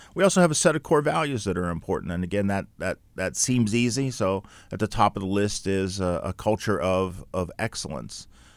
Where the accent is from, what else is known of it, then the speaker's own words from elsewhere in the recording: Pittsburgh, Pennsylvania, United States; Everybody who knows me within the first, 3 minutes that they meet me, they know I'm from Pittsburgh.